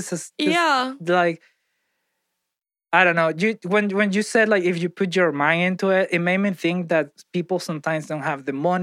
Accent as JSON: {"language": "English", "country": "Venezuela", "said": "I come from Venezuela. I don't have money right now."}